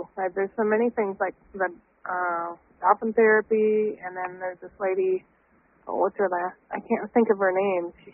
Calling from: Rancho San Diego, California, United States; Rancho San Diego, California.

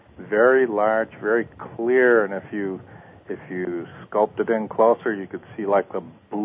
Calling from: Costa Rica; I'm calling from Costa Rica.

